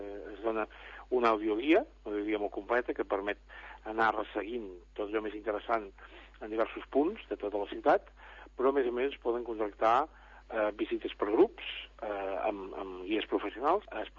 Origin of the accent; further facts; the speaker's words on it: Catalonia, Spain; jo soc una mica de terra endins, eh? Soc de l'Empordà